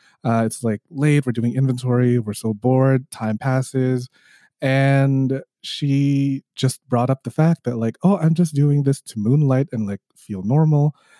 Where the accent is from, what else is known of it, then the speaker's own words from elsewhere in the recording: Toronto, Ontario, Canada; I am a just now certified sex educator. I am hailing from Toronto, Canada.